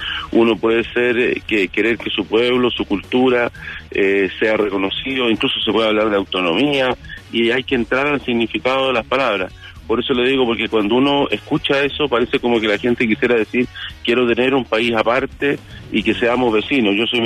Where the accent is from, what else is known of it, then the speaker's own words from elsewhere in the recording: Chile; como tantos chilenos que tenemos diferencias unos con otros, pero que tenemos también una raíz y un futuro común.